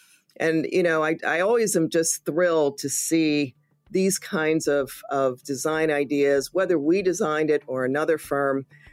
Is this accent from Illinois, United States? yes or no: yes; Chicago, Illinois, United States